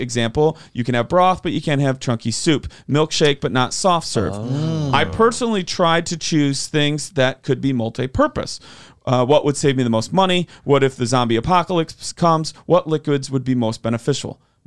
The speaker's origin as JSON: {"language": "English", "town": "Rochelle", "region": "Illinois", "country": "United States", "tie": "born or raised there", "said": "next time we find ourselves near my hometown of Rochelle, Illinois."}